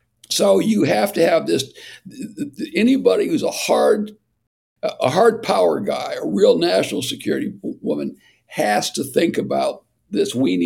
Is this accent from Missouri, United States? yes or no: no; Ashtabula, Ohio, United States; some guy in Ashtabula, Ohio, my hometown, and no longer has a job